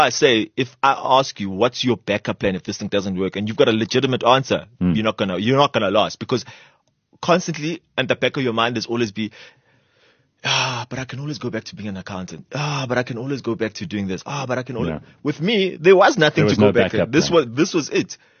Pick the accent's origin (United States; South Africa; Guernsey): South Africa; Benoni, Gauteng; I grew up in Benoni, right? I went to St. Dunstan's College. I was one of few black kids in St. Dunstan's College